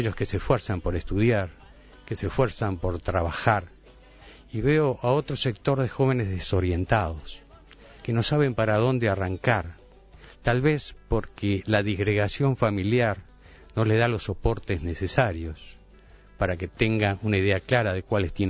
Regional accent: Uruguay; cómo me defino yo como un uruguayo típico.

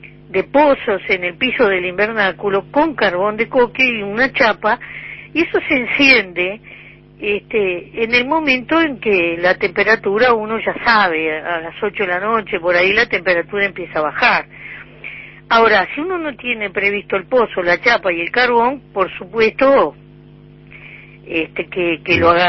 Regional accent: Uruguay; Pero nosotros como uruguayos tenemos un alto grado de desprevimiento, no prevemos.

